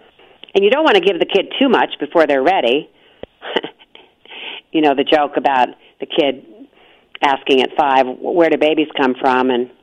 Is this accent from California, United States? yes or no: yes; Los Angeles, California, United States; we're captive audience from Santa Barbara back to Los Angeles where we lived.